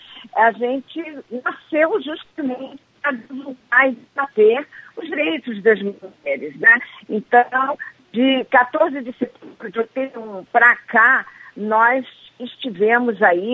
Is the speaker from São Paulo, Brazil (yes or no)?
no; Rio de Janeiro, Brazil; now in Brasília, Brazil; na verdade eu sou carioca, nasci num outro rio, não o Amazonas, nasci no Rio de Janeiro, mas já vivo em Brasília há 40 anos.